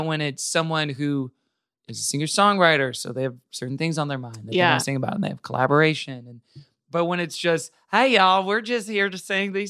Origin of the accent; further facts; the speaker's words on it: Tulsa, Oklahoma, United States; born there; So I was born in Tulsa, Oklahoma as well.